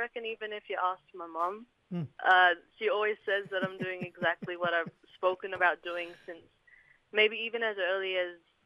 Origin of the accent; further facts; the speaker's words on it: Thursday Island, Queensland, Australia; Well, I'm a proud Torres Strait Islander woman, born and raised on Thursday Island, Waiben, in the Torres Strait